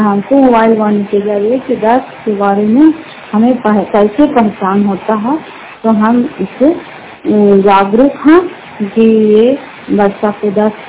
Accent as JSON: {"language": "Hindi", "town": "Fatehpur", "region": "Bihar", "country": "India", "said": "घर फतेहपुर पंचायत मकोसा जिला नालंदा क्रासकरा ब्लॉक की निवासी हूँ"}